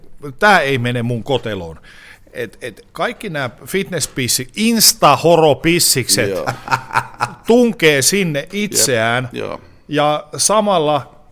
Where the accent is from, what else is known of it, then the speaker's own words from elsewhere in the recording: Oulu, North Ostrobothnia, Finland; Minä olen Oulusta kotoisin